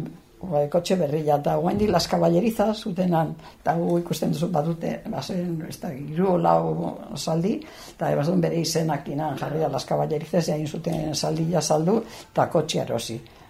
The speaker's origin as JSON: {"language": "Basque", "town": "Irun", "region": "Basque Country", "country": "Spain", "tie": "born or raised there", "said": "Ni irundarra, ni hemen jaio nintzen, irunen."}